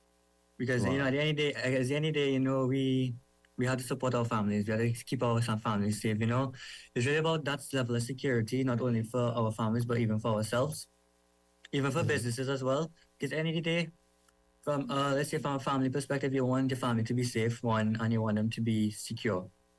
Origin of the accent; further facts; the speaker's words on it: Trinidad & Tobago; Like, oh, I am from Trinidad.